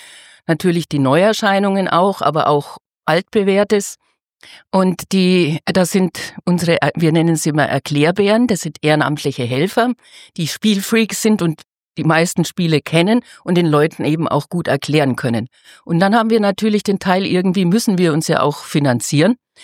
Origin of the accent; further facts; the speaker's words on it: Bamberg, Bavaria, Germany; Ich bin auch keine Münchnerin, wo eigentlich die Agentur herkommt und wo die Spielwiesen auch herkommt. Ja, sondern ich bin eine waschechte Fränkin, geboren in Bamberg.